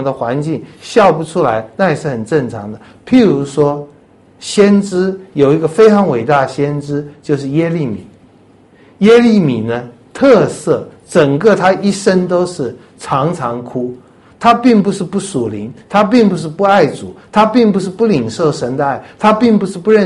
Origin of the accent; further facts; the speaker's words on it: China; 不是我们中国人请人家吃饭满桌都是菜然后说哎呀没有菜了